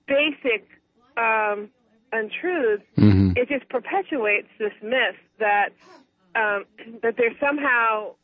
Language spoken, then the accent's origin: English; New York, United States; I was originally from New York, and I work with a lot of trauma victims from 9/11